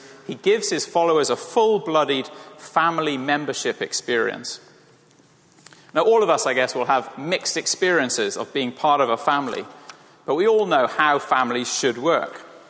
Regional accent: Wales, United Kingdom; I grew up in Wales and spent a fair bit of time running around trying to gather sheep or bullocks for my uncle.

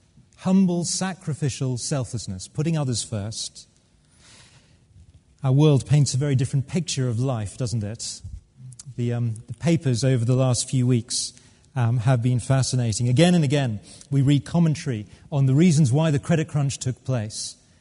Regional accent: United Kingdom; A number of the other papers reported that we, as British, are heading now for the most self-centered Christmas on history.

